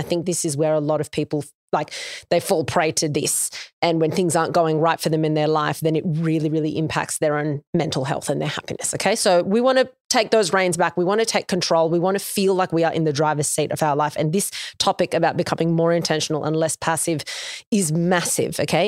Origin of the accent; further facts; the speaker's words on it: Noosa, Queensland, Australia; I grew up in Noosa, so love going there, always fucking love it.